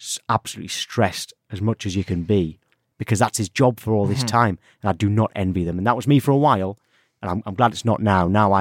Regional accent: Alnwick, North East England, United Kingdom; I'm from Alnwick. So North Northumberland is where I'm from, which is very much a Newcastle supporting area.

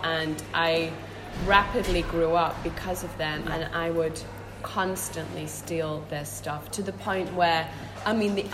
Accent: Manchester, North West England, United Kingdom; Grew up in Manchester, one of three girls

